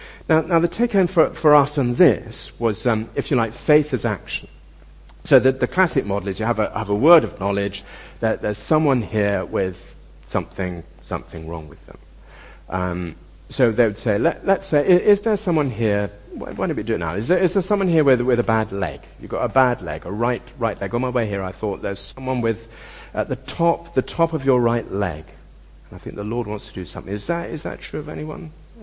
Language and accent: English; United Kingdom; if you're British, and some of us, I imagine, in this room are British, if we are British, we don't want to kind of overclaim.